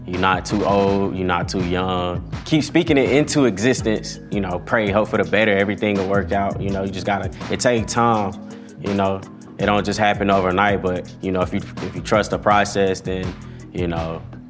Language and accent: English; Houston, Texas, United States; Yeah. I'm from Houston.